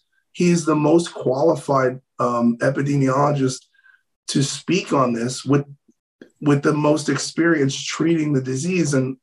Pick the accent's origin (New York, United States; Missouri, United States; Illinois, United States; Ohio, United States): New York, United States; New York City; also born or lived in Los Angeles; And as I'm African-American and I grew up in New York City and I spent most of my 20s and 30s in Los Angeles, and those are very liberal cities